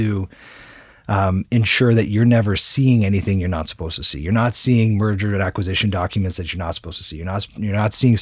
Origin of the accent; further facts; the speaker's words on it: Toronto, Ontario, Canada; I'm a Canadian, like I said, you know, born and raised here in Toronto.